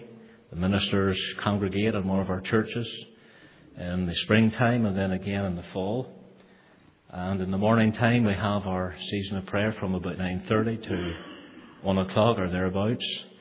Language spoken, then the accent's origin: English; United States; accent: American; I trust that you will be able to understand my American accent.